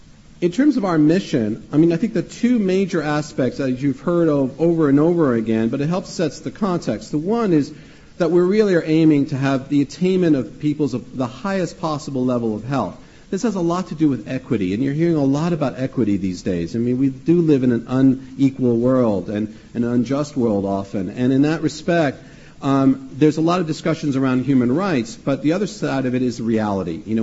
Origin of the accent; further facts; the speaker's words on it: France; also born or lived in Canada; I'm an American, obviously, I'm born Canadian, and grew up in France.